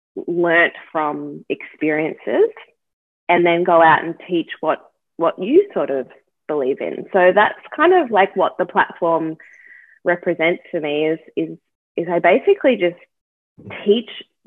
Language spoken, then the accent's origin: English; Melbourne, Victoria, Australia; I am from Melbourne, Australia, and I've been teaching yoga since 2010.